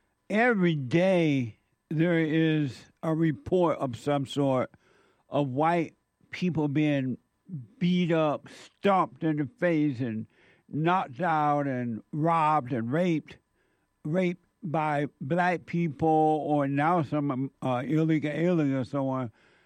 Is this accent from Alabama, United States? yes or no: yes; Alabama, United States; Because it wasn't like that when I was growing up in Alabama.